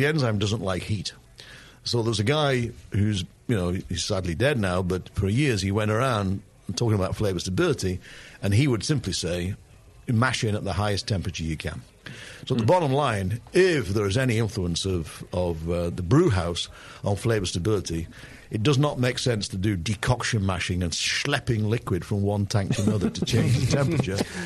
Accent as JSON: {"language": "English", "region": "England", "country": "United Kingdom", "said": "But I'm English."}